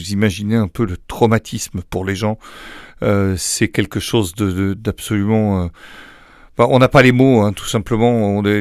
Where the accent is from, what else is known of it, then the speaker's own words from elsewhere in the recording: Nouvelle-Aquitaine, France; c'est des contrées qui me sont extrêmement chères, puisque je suis natif de Gironde.